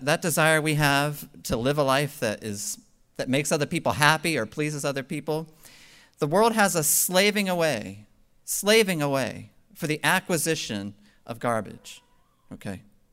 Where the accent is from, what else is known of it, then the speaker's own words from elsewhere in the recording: New England, United States; I'm an American. I'm a Yankee, a New Englander.